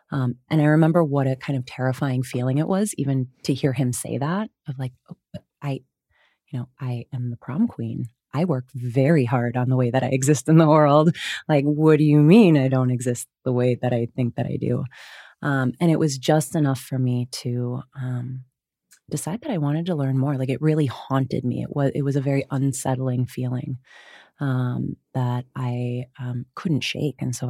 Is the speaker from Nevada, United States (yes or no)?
no; Wisconsin, United States; and I grew up in Wisconsin. You'll hear the hard vowels.